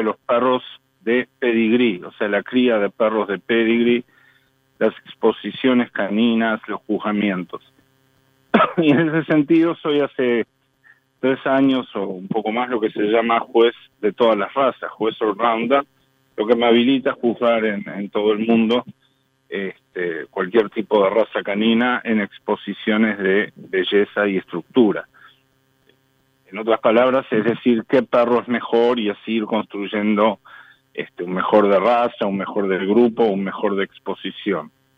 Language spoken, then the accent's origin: Spanish; Uruguay; Y estaba yo como uruguayo, pero también como uruguayo judío, como uruguayo sionista y fuertemente vinculado a Israel.